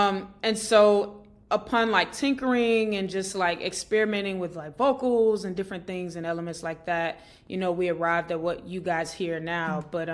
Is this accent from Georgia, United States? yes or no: yes; Atlanta, Georgia, United States; I grew up in Atlanta, Georgia, right? And so a lot of my environments were either pretty diverse, or, like, I grew up in spaces where everything was kind of predominantly, like, Black.